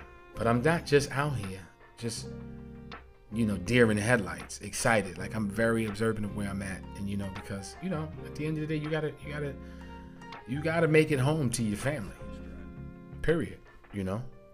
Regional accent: Bronx, New York, United States; I'm from the Bronx, you know, from the hood, so you know, perspective is everything.

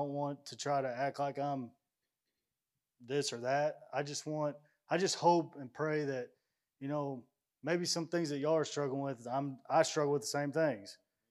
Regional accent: Kentucky, United States; I'm from Ballard County.

